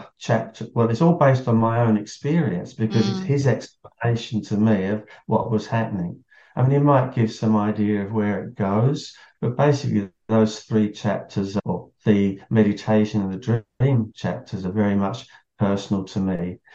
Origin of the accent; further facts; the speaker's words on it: England, United Kingdom; moved away as an adult; now in Australia; I grew up in the Church of England. I grew up in England, actually.